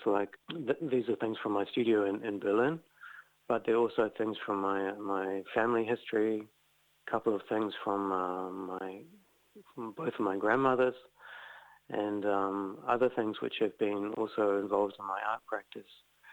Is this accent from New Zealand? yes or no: yes; New Zealand; kind of as a New Zealander, bringing artists together from both sides of the world